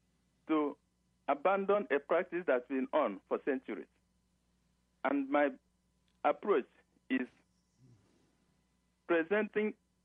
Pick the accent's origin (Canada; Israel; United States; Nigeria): Nigeria; I am a Nigerian, an Igbo from the Igbo tribe.